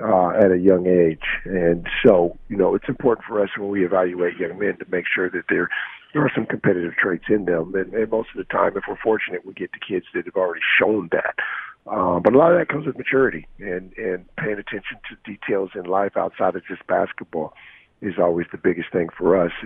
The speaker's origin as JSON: {"language": "English", "town": "Seattle", "region": "Washington", "country": "United States", "tie": "born or raised there", "said": "Well, growing up in Seattle, it was untapped when I grew up"}